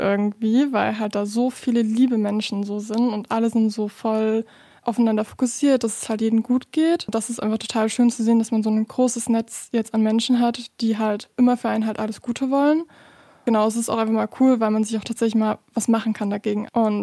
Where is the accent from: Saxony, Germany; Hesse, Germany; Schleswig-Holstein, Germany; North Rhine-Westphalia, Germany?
Saxony, Germany; now in Dresden, Germany; Also ich komme auch ursprünglich aus Westsachsen